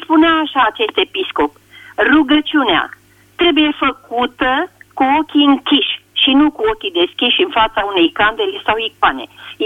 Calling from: Bucharest, Romania; și sunt din București.

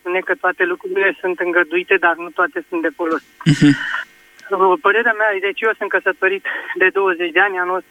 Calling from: Dolj, Romania

